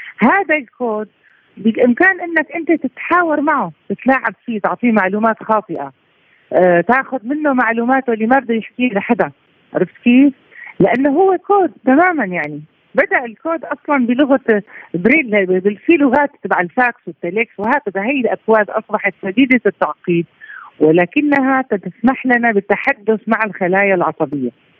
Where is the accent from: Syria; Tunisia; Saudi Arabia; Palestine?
Syria; نحن عندنا في سوريا كثير مثلا اللي عندهم شلل طرفين سفليين